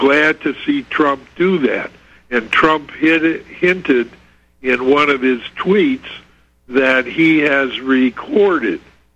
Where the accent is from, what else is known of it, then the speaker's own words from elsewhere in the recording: Wisconsin, United States; You know, I'm from Wisconsin.